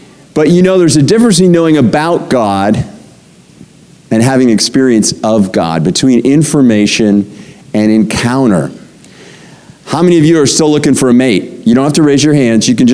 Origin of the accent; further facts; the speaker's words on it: Pennsylvania, United States; I grew up in Pennsylvania. Every kid in eastern Pennsylvania goes there every year to the Franklin Institute.